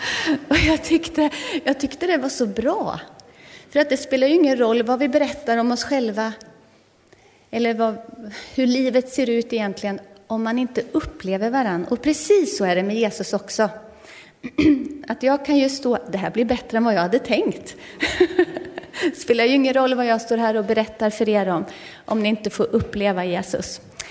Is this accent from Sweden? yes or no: yes; Karlskoga, Örebro County, Sweden; now in Lundsbrunn, Sweden; Så jag kommer från Karlskoga, men bor nu i Västergötland, i Lundsbrunn. Ja, och är nygift där också.